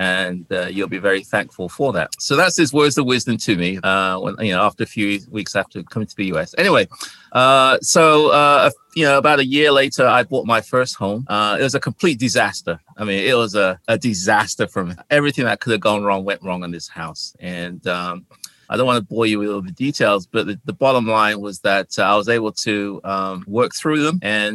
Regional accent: England, United Kingdom; moved away as an adult; also born or lived in Ghana; now in Washington, D.C., United States; I'm based out of the D.C., Washington, D.C. area. I was born in Ghana, and that's in West Africa. And when we were 5 years old, my parents moved to England. So I lived in England until about 32 years ago when I came to the U.S.

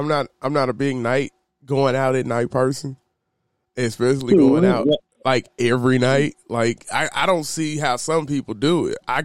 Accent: Louisiana, United States; we're from Louisiana and you don't get that type of vibe here.

